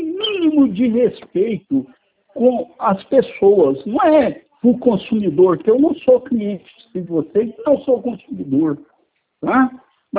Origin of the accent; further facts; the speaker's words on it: Bela Vista de Goiás, Goiás, Brazil; born there; Sou de Goiás, eu nasci